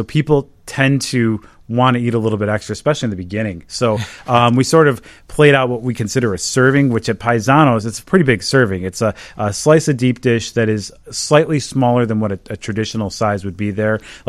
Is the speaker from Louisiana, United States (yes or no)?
no; Chicago, Illinois, United States; I grew up here in the Chicagoland area